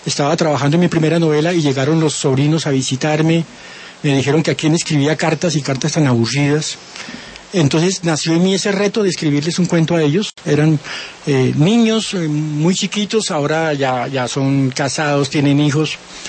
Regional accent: Pasto, Nariño, Colombia; now in Bogotá, Colombia; Viví en la provincia, en Pasto, una ciudad pequeña con sus problemas de ciudad pequeña, y en Bogotá, que es la capital de Colombia

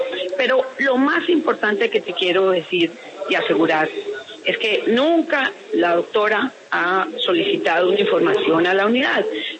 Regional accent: Colombia; 54 años, más de 260 mil colombianos muertos. Yo sí le juro que yo no quiero más, ni una víctima más en mi país.

